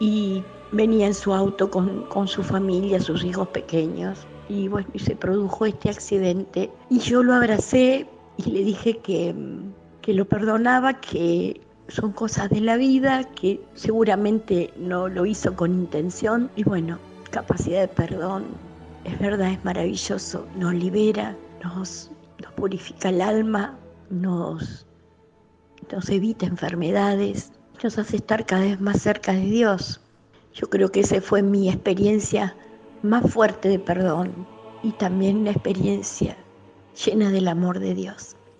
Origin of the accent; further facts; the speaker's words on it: Argentina; de Argentina